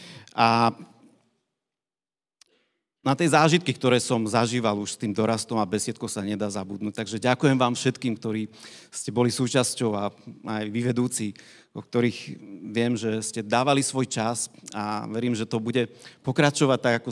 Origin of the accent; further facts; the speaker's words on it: Tatras, Slovakia; keď v Tatrách, odkiaľ pochádzam